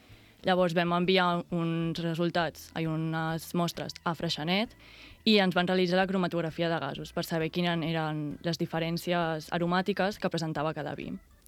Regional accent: Sant Sadurní d'Anoia, Catalonia, Spain; Doncs perquè jo vinc de Sant Sadurní d'Anoia

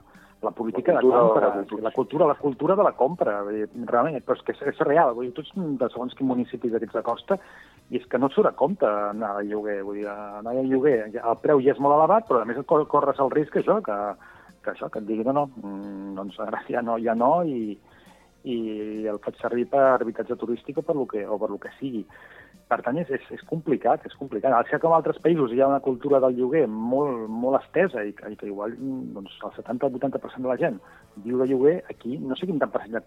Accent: Catalonia, Spain; aquí a la zona on sóc jo del Baix Gaià

